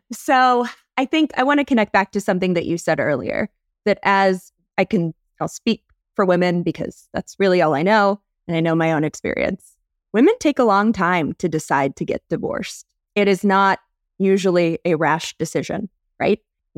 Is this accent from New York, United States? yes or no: no; North Carolina, United States; I'm from North Carolina, born and raised.